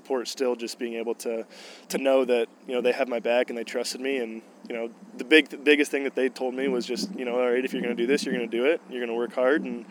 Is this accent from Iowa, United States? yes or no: yes; Pella, Iowa, United States; Certainly growing up in Pella with the different success, even as a kid